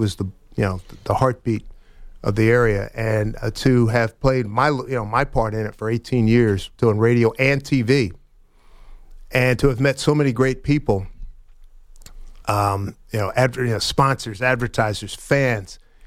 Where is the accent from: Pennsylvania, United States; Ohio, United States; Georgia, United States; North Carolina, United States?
Pennsylvania, United States; Philadelphia; so, I grew up in Philly listening to a guy named Bill Campbell